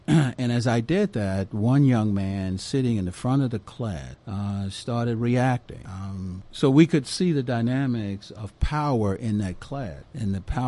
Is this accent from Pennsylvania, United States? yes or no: yes; Philadelphia, Pennsylvania, United States; I said, "No, I'm from Philly. I'm not from Georgia, so I don't know."